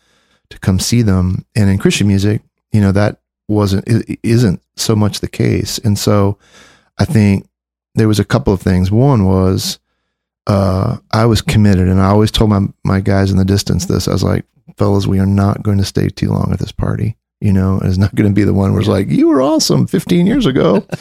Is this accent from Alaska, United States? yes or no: no; Michigan, United States; I grew up in Michigan.